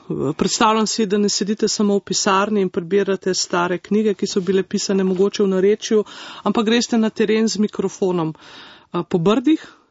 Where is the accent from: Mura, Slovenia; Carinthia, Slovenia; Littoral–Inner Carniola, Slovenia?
Littoral–Inner Carniola, Slovenia; Babno Polje; smo morali bobnopolci, torej prihajam iz Babnega polja na Notranjskem, kar nekako pozabiti na svoje narečje, če smo se hoteli vključiti v družbo z ostalimi sošolci